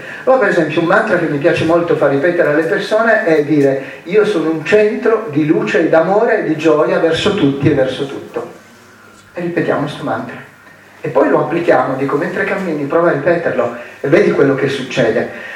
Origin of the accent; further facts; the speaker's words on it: Milan, Lombardy, Italy; io vengo da Milano